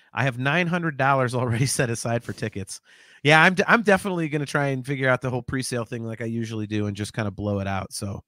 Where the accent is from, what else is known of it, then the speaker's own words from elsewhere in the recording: Midwest, United States; But then again, I'm a Midwesterner, so all the hustle and bustle and high prices are not my jam.